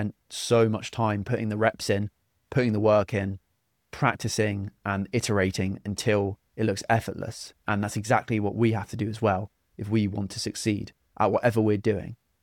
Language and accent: English; South East England, United Kingdom; because I'm from Kent and a lot of the fights would have been happening directly over my house